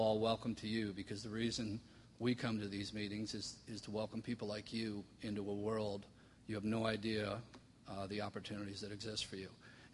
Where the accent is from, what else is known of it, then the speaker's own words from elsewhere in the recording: Long Island, New York, United States; I grew up in the Northeast, as I said, on Long Island for about 27 years